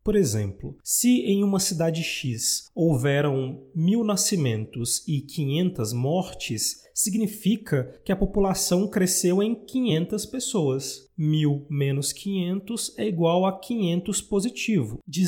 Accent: Brasília, Federal District, Brazil; born there; now in Minas Gerais, Brazil; eu já disse para vocês que eu nasci em Brasília e hoje eu moro aqui em Minas Gerais.

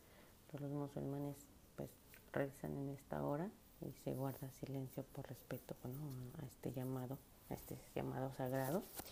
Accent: Mexico; now in United Arab Emirates; yo quiero compartirles mi vivencia aquí como mexicana, trabajando, casada, con familia

